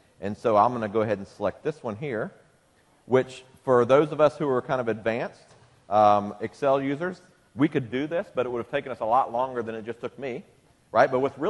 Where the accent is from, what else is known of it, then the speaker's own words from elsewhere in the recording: Southeast, United States; and again, I'm from the Southeast, right?